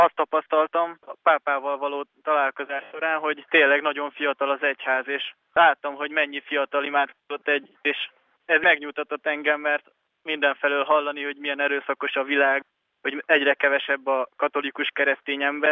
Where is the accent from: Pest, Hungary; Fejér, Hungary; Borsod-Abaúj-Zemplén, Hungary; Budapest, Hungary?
Fejér, Hungary; Székesfehérvár; 16 éves, Székesfehérvárról jöttem. Egy neokatekumenális közösség tagja vagyok